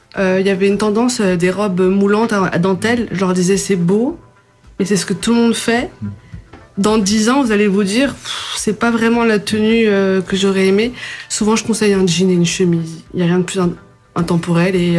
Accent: Portugal; now in France; Les gens, quand ils voient que je suis portugaise

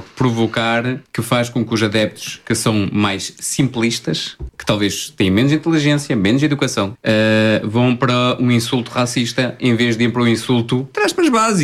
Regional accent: Portugal; Não me importo, enquanto português, eu não me importo que ele tenha marcado um golo.

